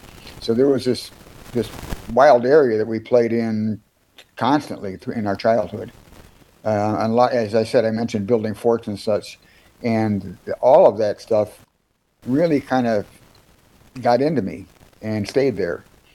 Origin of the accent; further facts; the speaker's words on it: Gary, Indiana, United States; Well, I was born in Gary in 1947 and stayed in Gary most of my life. Moved to Highland eventually in 76.